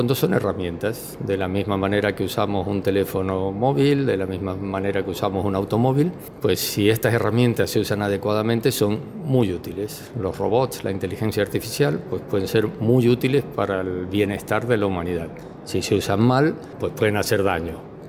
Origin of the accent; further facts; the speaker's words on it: San Luis, Argentina; moved away as an adult; also born or lived in Spain / San Juan, Argentina; O sea, yo nací en España, pero viví de niño en San Luis, fui a la escuela en San Luis, luego hice la carrera universitaria en San Juan y ya salí al mundo internacional y ya no volví.